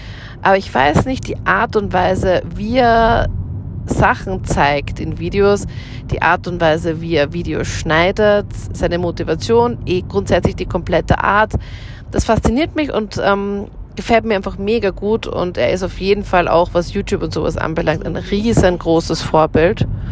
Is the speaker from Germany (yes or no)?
no; Linz, Upper Austria, Austria; meine Heimatstadt Linz. Ich mag Linz total gerne. Das ist in Oberösterreich und da bin ich immer aufgewachsen, zur Schule gegangen, habe da auch mein Abitur gemacht, also meine Matura